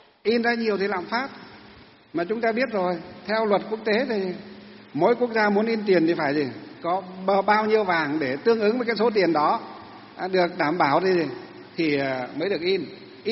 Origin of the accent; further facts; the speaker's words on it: Hòa Bình, Vietnam; Mặc dù chúng tôi được sinh ra ở tỉnh Hòa Bình.